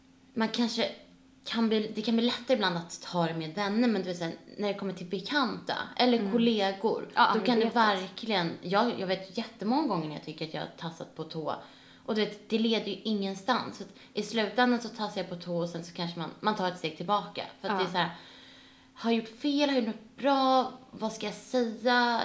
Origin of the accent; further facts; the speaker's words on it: Sweden; Och då som svensk, då vill man inte säga någonting.